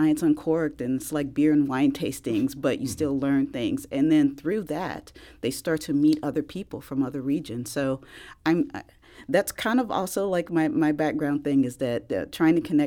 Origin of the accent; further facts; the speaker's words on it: East St. Louis, Illinois, United States; And me, I'm actually originally from East St. Louis, so right across the river.